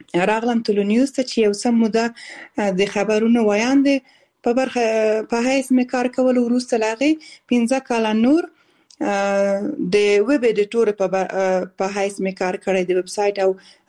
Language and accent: Pashto; Balkh, Afghanistan; born there; also born or lived in Khost / Kabul / Kunduz